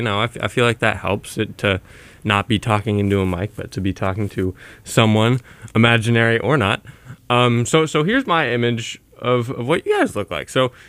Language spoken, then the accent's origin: English; California, United States; You know, so I'm from California, and when you think about snow in California, it's kind of nice and pretty, and it flocks the trees, and it sits on the streets, at least in the east side of the state.